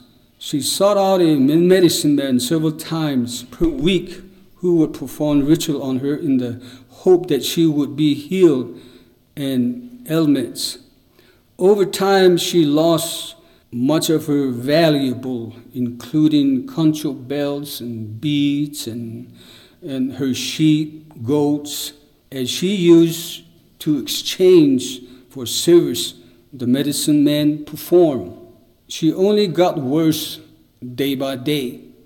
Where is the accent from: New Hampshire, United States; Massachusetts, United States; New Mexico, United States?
New Mexico, United States; Gallup; We come from Gallup, south of Gallup.